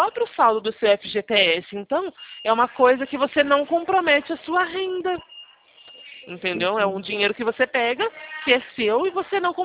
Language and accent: Portuguese; São Carlos, São Paulo, Brazil; Isso, eu sou daqui da cidade de São Carlos.